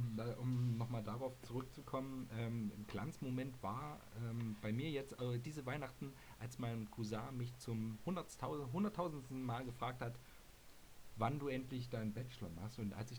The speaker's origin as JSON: {"language": "German", "region": "Thuringia", "country": "Germany", "said": "Weißwürste, das ist in Tradition bei uns in Thüringen."}